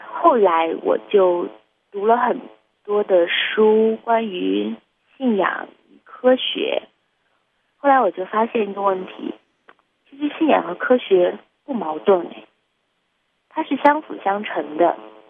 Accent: China; now in United States; 很少有人因为我是中国人对我怎么样有什么样不好的态度

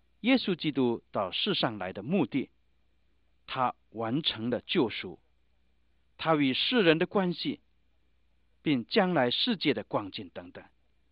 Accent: China; 不是用我们中国人的神学观来衡量神

